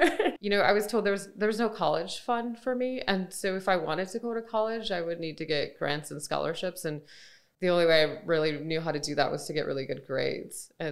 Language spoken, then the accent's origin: English; Flint, Michigan, United States; So I'm actually from Flint, Michigan.